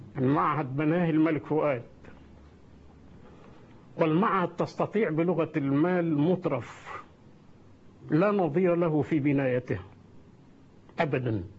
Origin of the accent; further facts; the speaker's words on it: Asyut Governorate, Egypt; وإحنا من أسيوط